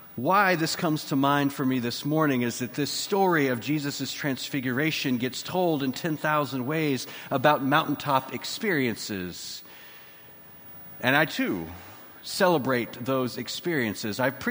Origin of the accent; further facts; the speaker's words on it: Texas, United States; Why did I hyperfixate that growing up in Texas, where a little bit of elevation is all that we had?